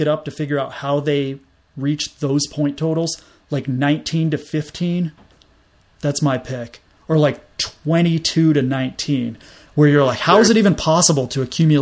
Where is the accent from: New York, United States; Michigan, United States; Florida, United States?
New York, United States; Syracuse; now in Connecticut, United States; I grew up in Syracuse, not ashamed to admit it. And I now live in Connecticut, down the street from Rentschler, as we've said, a long way down the street, but nevertheless.